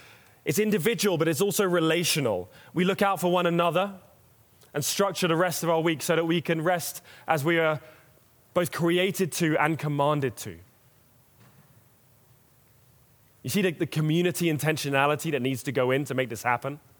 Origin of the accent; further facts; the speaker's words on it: London, United Kingdom; I grew up in North London, big Jewish community.